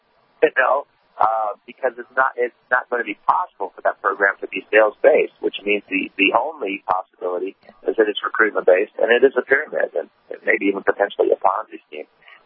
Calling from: Peru; I'm calling from Peru, and so unfortunately there is a bit of a delay.

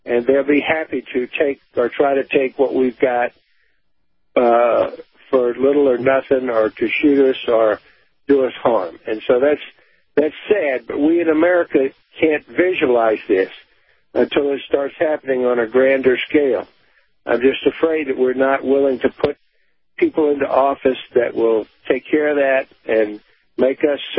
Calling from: Denver, Colorado, United States; Yeah, this is … in Denver.

